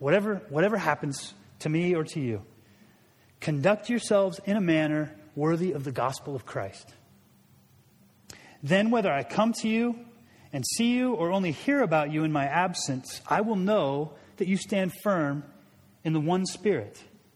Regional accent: Portland, Oregon, United States; And you say, I'm from Portland.

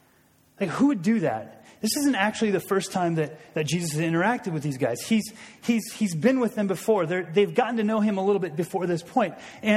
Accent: Seattle, Washington, United States; I love to fish. And I've fished since I was a little boy. I grew up in Seattle.

